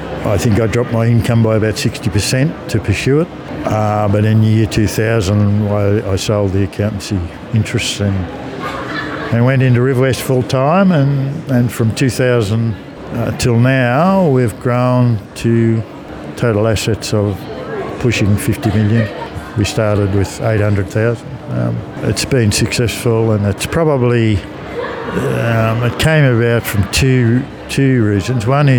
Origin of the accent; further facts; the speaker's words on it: Dubbo, New South Wales, Australia; when I grew up in Dubbo